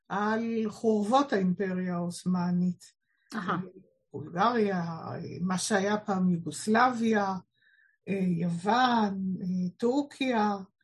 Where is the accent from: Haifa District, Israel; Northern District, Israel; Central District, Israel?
Northern District, Israel; Afula; אני גדלתי באפולה.